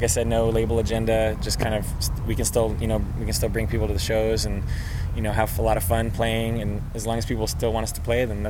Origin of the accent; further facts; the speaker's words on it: San Diego, California, United States; we're from San Diego. We wear colorful shirts.